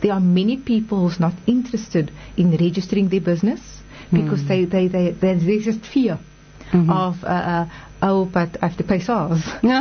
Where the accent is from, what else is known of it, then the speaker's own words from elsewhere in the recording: South Africa; So we're South African, and we need to be proud of that.